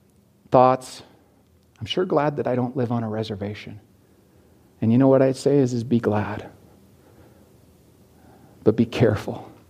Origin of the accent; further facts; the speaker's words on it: Montana, United States; You know, I grew up in Montana